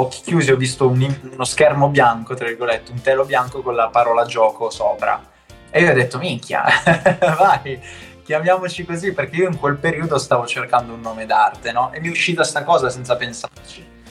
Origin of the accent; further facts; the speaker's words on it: Settimo Torinese, Piedmont, Italy; vengo da Settimo in provincia di Torino. Ho 20 anni